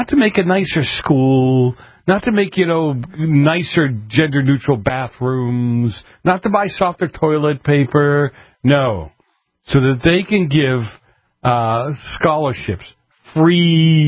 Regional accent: Boston, Massachusetts, United States; When I was a kid growing up in Boston, I was told, you're not supposed to work around the system.

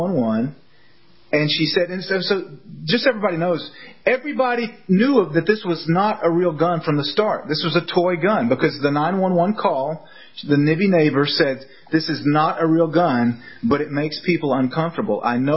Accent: Texas, United States; I mean, I grew up in Texas. I shot my BB gun all the time.

